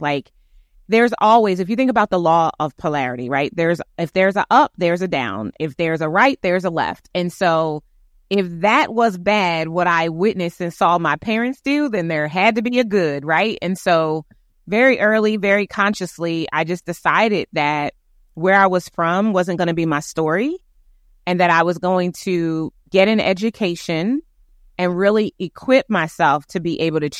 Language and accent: English; Newcastle, Delaware, United States; Okay. So I am from Newcastle, Delaware. That's where I live now. I'm a Delawarean.